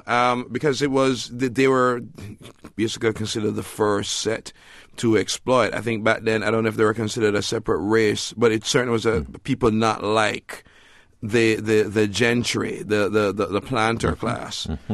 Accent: Jamaica

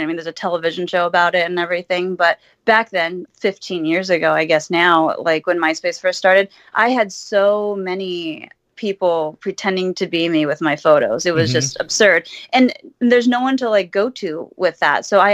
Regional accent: Huntington Beach, California, United States; Yeah, I'm from Huntington Beach. I went to a private Catholic school.

